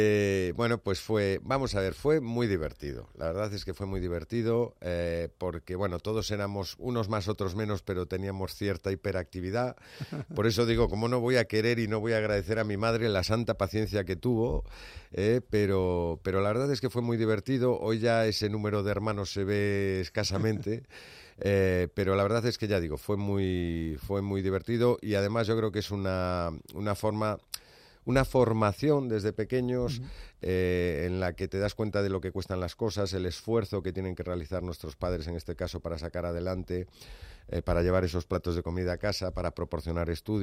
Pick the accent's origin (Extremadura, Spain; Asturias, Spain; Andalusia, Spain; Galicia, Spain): Galicia, Spain; A Coruña; soy de La Coruña y además pues he pasado desde que nací los veranos en un pueblecito costero que hay cerca de Ferrol, entre Coruña y Ferrol, que se llama Ares